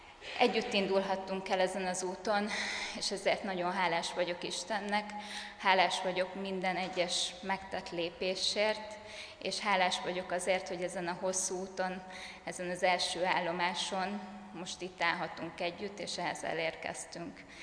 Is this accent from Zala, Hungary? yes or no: no; Békéscsaba, Békés, Hungary; Békéscsabán születtem. Itt is jártam az általános iskolát, illetve a középiskolát.